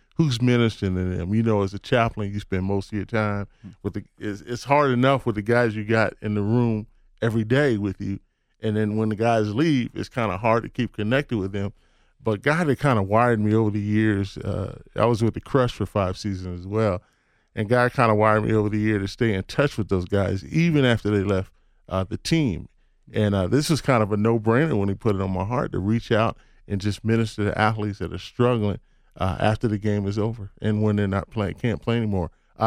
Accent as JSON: {"language": "English", "town": "Philadelphia", "region": "Pennsylvania", "country": "United States", "tie": "born or raised there", "lives_now": "Denver, United States", "said": "growing up in Philly, we had the four corners, North, East, South, and West."}